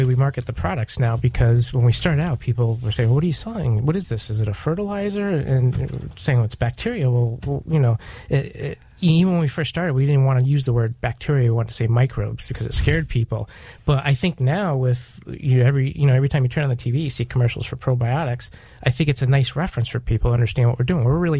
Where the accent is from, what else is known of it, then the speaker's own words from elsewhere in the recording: Connecticut, United States; I'm from Connecticut, and we're currently located in North Branford, Connecticut.